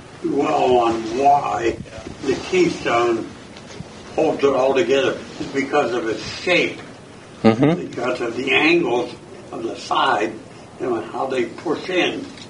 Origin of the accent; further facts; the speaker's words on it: Pennsylvania, United States; Since we're from Pennsylvania, we've seen all that.